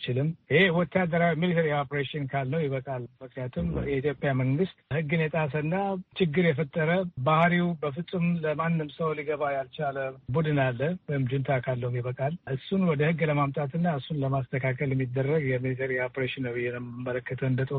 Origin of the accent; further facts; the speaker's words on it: Addis Ababa, Ethiopia; also born or lived in Eritrea; now in Washington, United States; ኤርትራዊ ነኝ። አዲስ አበባ ያደግኩ ዲሲ ነው የምሰራው። የነዋሪ ነኝ።